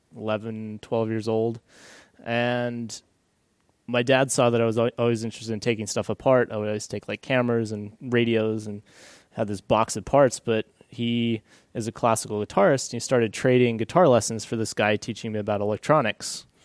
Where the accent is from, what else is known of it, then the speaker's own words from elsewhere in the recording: New Mexico, United States; He was in Los Alamos, which I grew up in New Mexico. It was only a couple hours away.